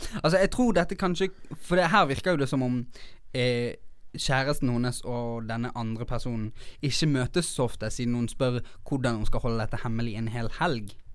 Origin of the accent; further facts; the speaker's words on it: Oslo, Norway; Jeg er fra Oslo.